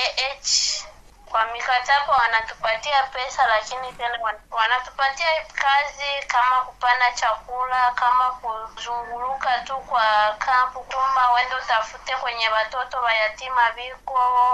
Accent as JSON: {"language": "Swahili", "country": "DR Congo", "lives_now": "Uganda", "said": "Sisi tumetoka kwa Kongo, tunajua French na Swahili, tunakosa kazi."}